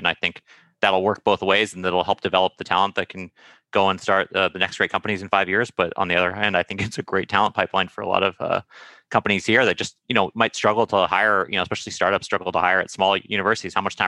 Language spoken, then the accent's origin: English; Santa Monica, California, United States; I grew up in Santa Monica, so I kind of, you know, feel that distance a lot.